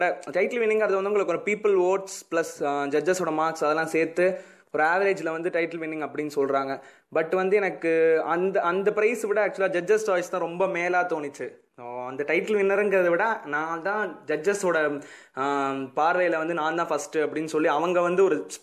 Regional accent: Chennai, Tamil Nadu, India; also born or lived in Melur; இப்போ நான் வந்து மதுரை பக்கத்தில் இருக்கிற ஒரு சின்ன கிராமம் மேலூர் அப்படிங்கிற ஒரு இடத்துல பிறந்தேன். அதுக்கப்புறமா ஒரு டூ இயர்ஸில் அம்மா அப்பா சென்னைக்கு தூக்கிட்டு வந்துட்டாங்க. ஸோ நான் அங்கே பிறந்து தான் வந்தேன். ஸோ ஃபுல்லாக தமிழ்நாடு தான் எனக்கு.

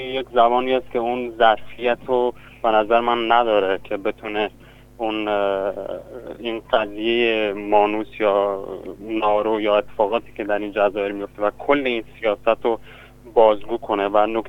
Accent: Iran; born there; Persian is a second language; من در ایران متولد شدم و در یعنی بر اساس شرایطی که ایران داره مجبور بودم به زبان فارسی بخونم، دانشگاه برم، تحصیل کنم.

